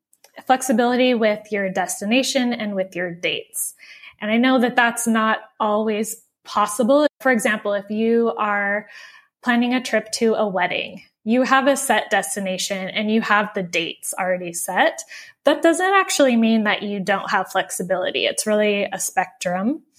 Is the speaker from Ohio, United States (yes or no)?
no; Oregon, United States; We base ourselves in my home state of Oregon during the summers, which is the best time to be there.